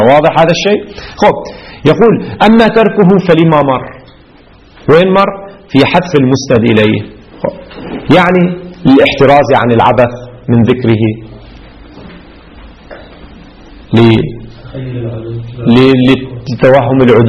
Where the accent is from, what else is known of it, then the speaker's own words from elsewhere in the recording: Lebanon; عندنا في لبنان